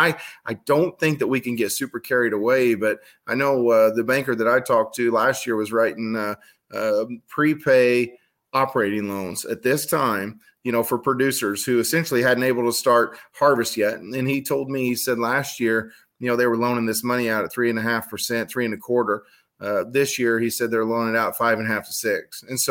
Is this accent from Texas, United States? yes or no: no; Illinois, United States; the part of the world that it's coming from is from my home state, from Illinois.